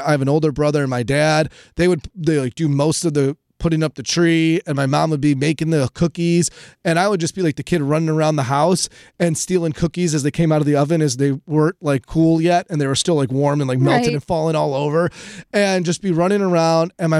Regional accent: Illinois, United States; We grew up in the Chicagoland area

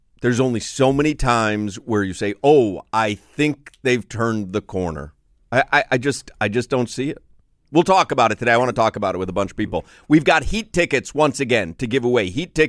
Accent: Chicago, Illinois, United States; I mean, obviously, my son roots for them, and I grew up in Chicago, so I have an affinity.

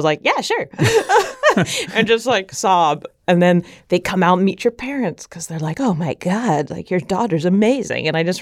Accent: Palm Springs, California, United States; Yeah, I grew up in Palm Springs.

